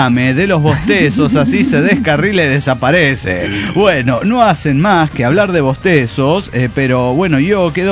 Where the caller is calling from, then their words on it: Santa Fe, Argentina; Soy el arcángel de Santa Fe, Argentina. Argentina, che.